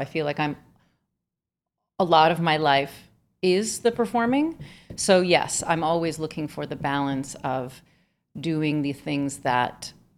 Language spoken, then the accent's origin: English; Miami, Florida, United States; I'm from Miami, so I like to go down there as often as I can